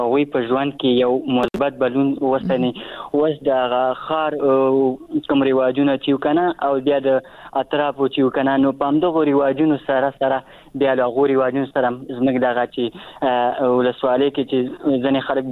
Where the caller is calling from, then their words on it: Achin, Nangarhar, Afghanistan; در سره تماس کیم د ننګرهار ولایت اچینو لسوالینه